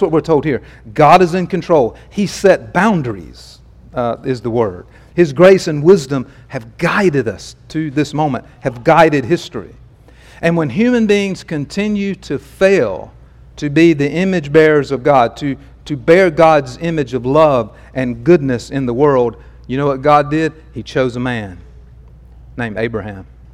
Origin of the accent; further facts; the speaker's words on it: Pascagoula, Mississippi, United States; born there; I was born in Pascagoula, Mississippi, in the 20th century.